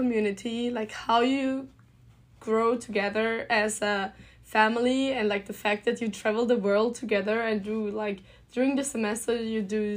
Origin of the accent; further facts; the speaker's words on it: Heidenheim, Baden-Württemberg, Germany; I'm 21 years old. I grew up in Heidenheim, which is in a very small city in the southern part of Germany, which is like Heidenheim is located between Stuttgart and Munich.